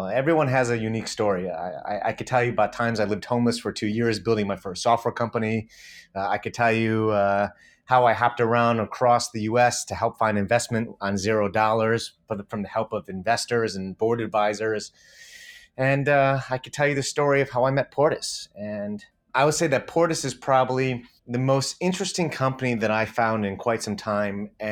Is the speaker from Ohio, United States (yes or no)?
yes; Solon, Ohio, United States; I knew this girl growing up in Solon. I was probably, I don't know, ninth grade, eighth grade. I forget how I met her, probably at Beachwood Mall.